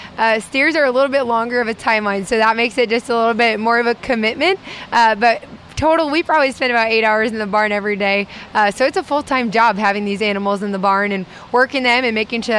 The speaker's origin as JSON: {"language": "English", "region": "Wisconsin", "country": "United States", "tie": "born or raised there", "said": "I'm from Racine County, so I grew up on a family farm and in a fourth-generation livestock showman at the Racine County Fair."}